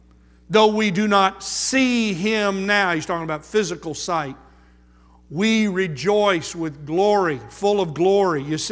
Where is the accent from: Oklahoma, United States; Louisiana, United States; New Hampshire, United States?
Oklahoma, United States; I grew up in Oklahoma close to Tinker Air Force Base, and many of my friends were military children.